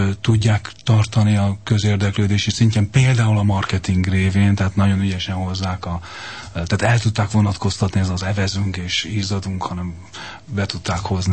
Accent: Hungary; hogy magyarok vagyunk, és hogy ennyire szeretjük egymást

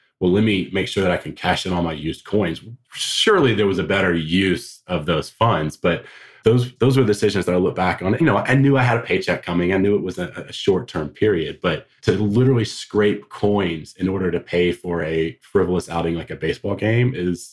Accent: Georgia, United States; So I grew up in the South. My accent sometimes betrays me, but I grew up in South Georgia.

